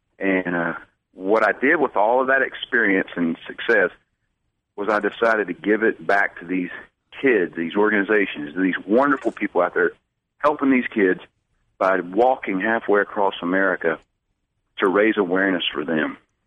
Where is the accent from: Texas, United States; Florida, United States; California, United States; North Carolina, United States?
North Carolina, United States; Kings Mountain; I was born in Kings Mountain and grew up in the area. Of course, I grew up in foster care, so I moved around quite a bit. But Kings Mountain is where I was born